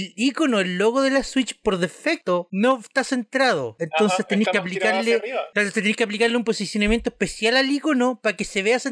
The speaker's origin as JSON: {"language": "Spanish", "country": "Chile", "said": "porque hola, somos de Chile, acá estamos todos chilenos"}